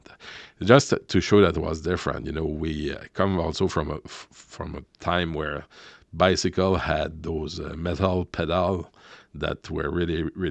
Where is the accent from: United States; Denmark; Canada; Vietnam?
Canada; Carleton, Quebec; was born and raised in Gaspé in a town called Carleton back then. Now it's Carleton-sur-Mer. For people to locate that, it's in the eastern part of Quebec. But it's also, you know, I grew up in a place where everybody were poor.